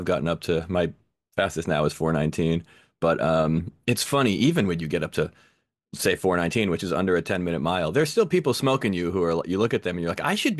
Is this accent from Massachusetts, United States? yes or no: yes; Marblehead, Massachusetts, United States; now in New York City, United States; Well, I was born in New York City, which is where I live right now, but I mostly grew up in Marblehead, Massachusetts.